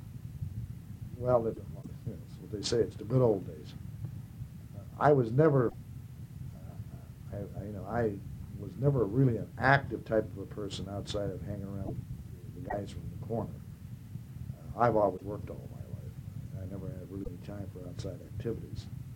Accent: Youngstown, Ohio, United States; Well, I was born in January of 1930 in a place called the Smoky Hollow. That's Emerald Street, which lies between Andrews Avenue and Walnut

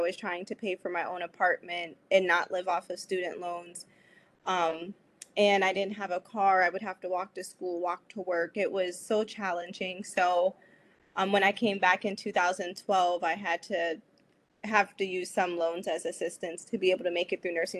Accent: Youngstown, Ohio, United States; I'm from the north side of Youngstown, Ohio, which is very close to the university.

